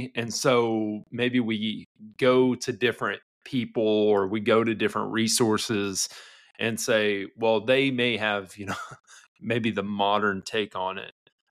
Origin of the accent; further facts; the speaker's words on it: United States; We're in 2024. I'm an American.